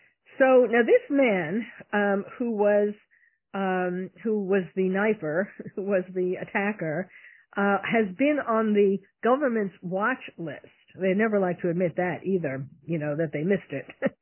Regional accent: New York City, New York, United States; I mean, I was born and bred in New York City, and I certainly, that was my go-to newspaper.

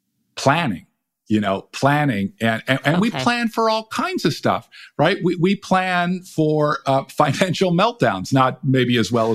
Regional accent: Las Vegas, Nevada, United States; I grew up in Las Vegas. I grew up in Nevada. So I think a lot about deserts and heat waves.

